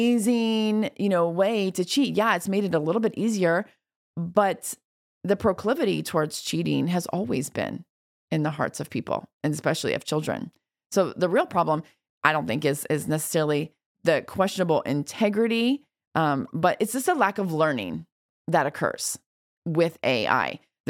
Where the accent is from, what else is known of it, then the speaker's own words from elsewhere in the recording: Texas, United States; I think as a Texan, I think we need to get on that list.